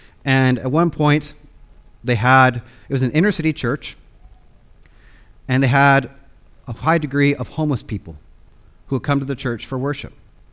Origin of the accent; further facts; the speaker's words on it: Spokane, Washington, United States; When I was growing up in Spokane